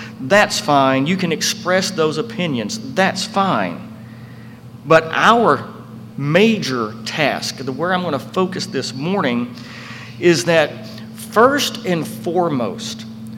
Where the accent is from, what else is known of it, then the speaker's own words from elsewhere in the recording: United States; I'm an American second as far as allegiance goes. I love my country.